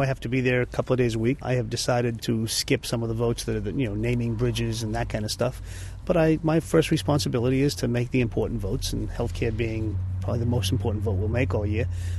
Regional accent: Somerville, Massachusetts, United States; from Somerville.

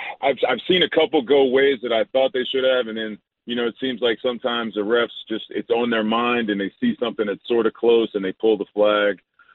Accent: Louisiana, United States; It's hard for me to say Herbert because I'm from South Louisiana, and that reads Hebert in my mind.

